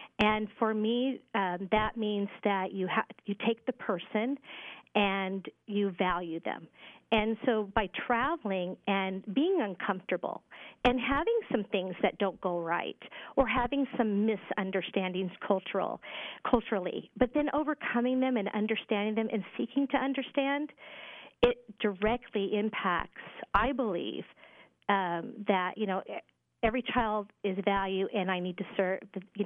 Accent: Dallas Center, Iowa, United States; I grew up in small town Iowa, you know, outside of Des Moines and farm country

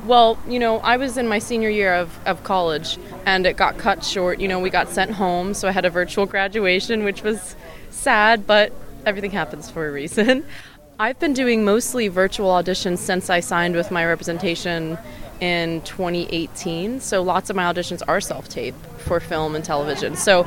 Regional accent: Bethlehem, Pennsylvania, United States; I'm 22 years old, and I'm from Bethlehem, Pennsylvania.

